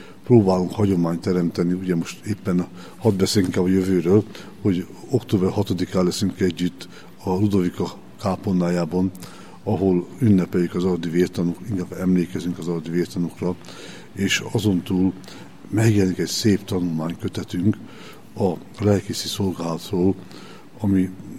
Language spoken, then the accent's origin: Hungarian; Szekszárd, Tolna, Hungary; meg azért is, mert szekszárdi vagyok